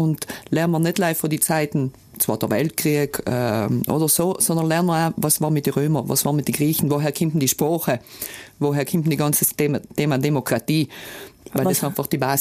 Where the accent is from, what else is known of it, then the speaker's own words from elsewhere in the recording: Unterrinn, Trentino-Alto Adige, Italy; aufgewachsen bin ich ja auf dem Hof, eigentlich im Sägewerk